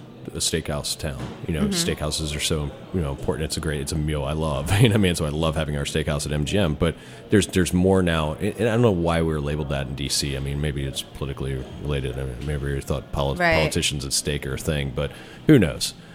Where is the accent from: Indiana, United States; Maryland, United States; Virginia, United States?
Maryland, United States; also born or lived in New York; both Michael and I, we grew up in around Chesapeake region. We're uh-huh. from here.